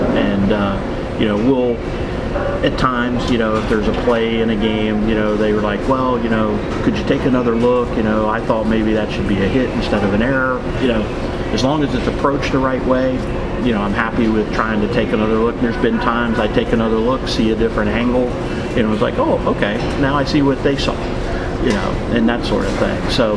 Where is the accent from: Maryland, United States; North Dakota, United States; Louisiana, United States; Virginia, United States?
Virginia, United States; I grew up in Northern Virginia. I can remember the Washington Senators.